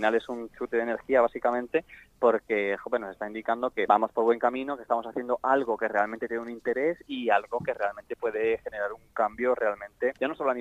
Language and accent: Spanish; Spain; somos los únicos españoles galardonados